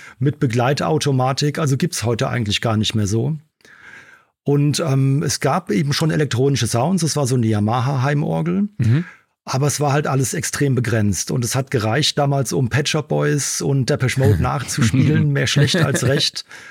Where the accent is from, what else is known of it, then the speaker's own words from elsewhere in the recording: Frankfurt, Hesse, Germany; Also ich bin ja Frankfurter. Und in Frankfurt ist dann auch viel passiert.